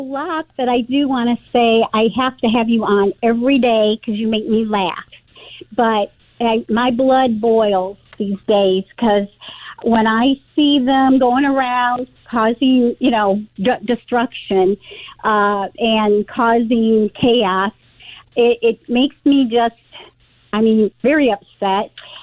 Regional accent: Michigan, United States; I hate to say this. I'm from Michigan originally. So I'm down here because my husband works at the university.

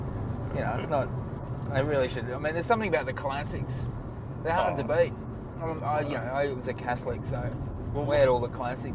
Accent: Warrnambool, Victoria, Australia; grew up in Warrnambool. I was a school kid.

